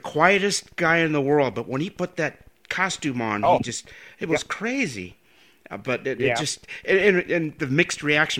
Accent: Germany; I was brought up in Germany.

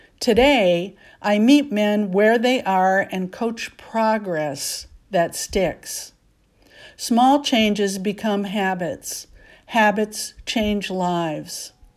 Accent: Texas, United States; I grew up in Texas on barbecue, brisket, chicken fried steak, Whataburger, and Mexican food like fajitas and carne asada, and I kept eating that way into adulthood.

